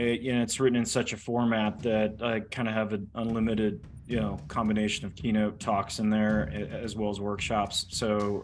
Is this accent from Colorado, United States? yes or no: yes; Loveland, Colorado, United States; Yeah, I just grew up in Loveland, which is like 60 miles north of Denver, and, you know, went to Colorado State University